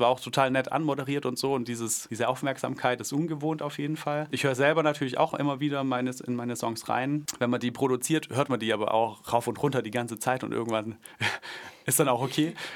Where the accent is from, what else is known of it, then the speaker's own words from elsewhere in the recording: Schwäbisch Hall, Baden-Württemberg, Germany; Also ich bin in Schwäbisch Hall geboren, ich bin in Steinbach aufgewachsen. Genau, habe deshalb eine lange Schwäbisch Haller Geschichte.